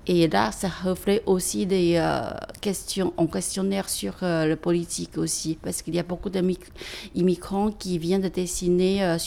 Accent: Taiwan; moved away as an adult; now in France; je viens de Taïwan. Je suis venue il y a 30 ans en France.

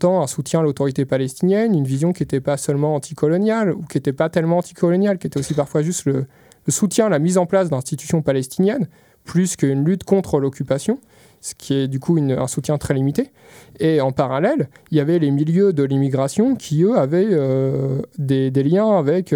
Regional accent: France; j'étais quand même souvent interpellé en tant que Français

